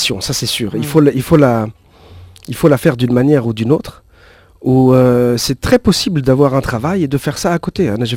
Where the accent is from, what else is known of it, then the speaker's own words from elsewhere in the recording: Tunisia; also born or lived in France / Germany; Je suis Tunisien, on has Tunisi. Je suis français, de ma mère, je suis français et je suis... Par mon expérience, je suis aussi un Allemand, un germanique.